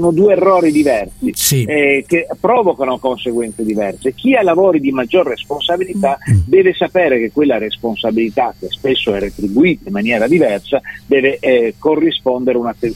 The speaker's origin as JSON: {"language": "Italian", "town": "Trieste", "region": "Friuli-Venezia Giulia", "country": "Italy", "said": "Io sono di Trieste, a 80 chilometri"}